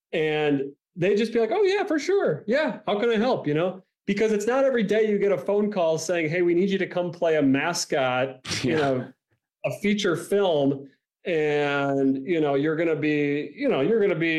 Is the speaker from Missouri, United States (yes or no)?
no; Milwaukee, Wisconsin, United States; Well, I grew up in Milwaukee.